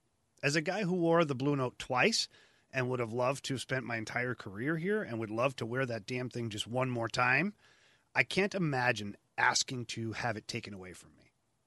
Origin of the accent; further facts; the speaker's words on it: Ottawa, Ontario, Canada; But either way, go back to Ottawa, my hometown.